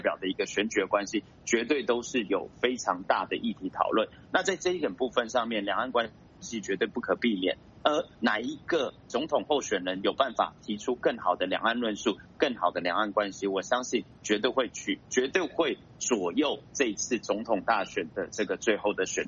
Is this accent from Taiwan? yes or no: yes; Taiwan; 我自己形容我自己是台湾人， 对岸是大陆人，但是我们都是中国人